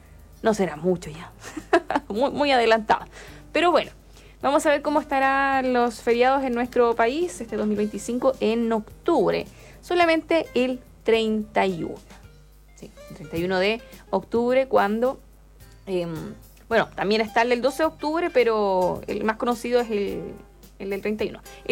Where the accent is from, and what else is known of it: Chile